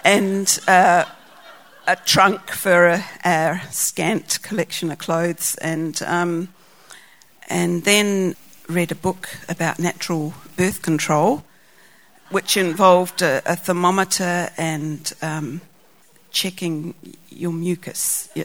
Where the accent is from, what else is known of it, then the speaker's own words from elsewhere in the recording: Adelaide, South Australia, Australia; born there; I was born in Adelaide, Australia, and my family was one of those sort of medical families